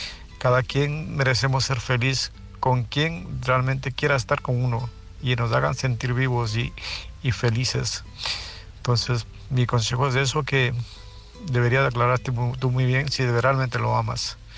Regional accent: Murcia, Region of Murcia, Spain; y soy de Murcia

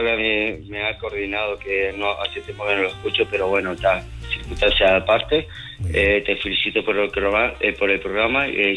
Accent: Uruguay; yo soy uruguayo, ¿viste? Y entonces hablo así medio rápido

